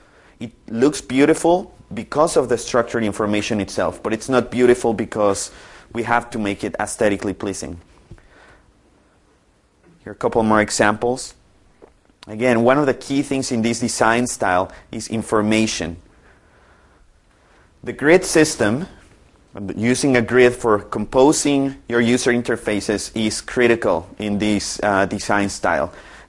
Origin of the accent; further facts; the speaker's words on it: Mexico City, Mexico; like I come from Mexico City, taxis there change their design every year for some reason.